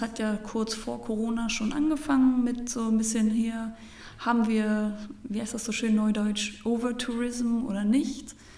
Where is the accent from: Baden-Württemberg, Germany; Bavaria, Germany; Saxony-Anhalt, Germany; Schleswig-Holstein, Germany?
Schleswig-Holstein, Germany; Henstedt-Ulzburg; Kilometer nördlich an der Alsterquelle in Hennstedt-Ulzburg. Und dementsprechend würde ich mich nicht als Hamburgerin bezeichnen, aber als Kind vom Land aus Schleswig-Holstein.